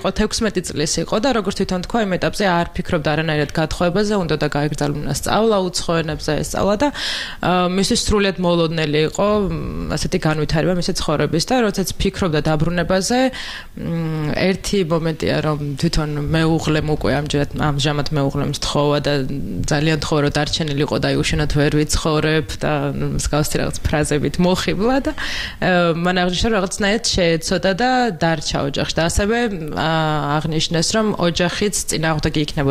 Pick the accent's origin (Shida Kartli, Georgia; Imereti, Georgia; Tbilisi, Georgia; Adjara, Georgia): Imereti, Georgia; მე თვითონ იმერეთიდან ვარ და ხშირად მეწოდა ხოლმე ექვს სოფელში სასვლა, ორი სოფელი მაქვს